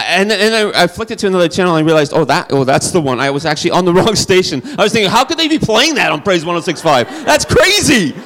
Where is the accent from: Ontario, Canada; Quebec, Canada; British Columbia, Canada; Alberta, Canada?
Ontario, Canada; Thunder Bay; also born or lived in Stoney Creek, Canada; I grew up in Thunder Bay, Ontario, when I was in my sort of elementary and middle school years. Halfway through that, we moved to Stony Creek, Ontario.